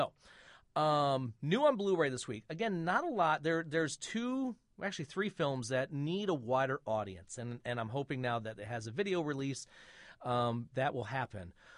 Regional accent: Flint, Michigan, United States; I grew up in Flint.

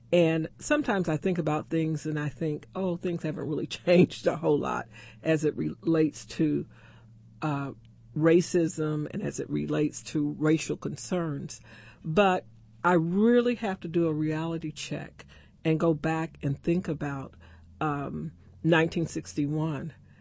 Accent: Indianapolis, Indiana, United States; I was born and raised in Indianapolis.

